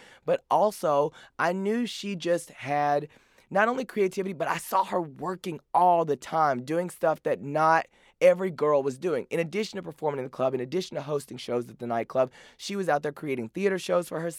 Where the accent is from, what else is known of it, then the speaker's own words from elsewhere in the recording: Paris, Texas, United States; Okay, well, I'm from Paris, Texas, bitch.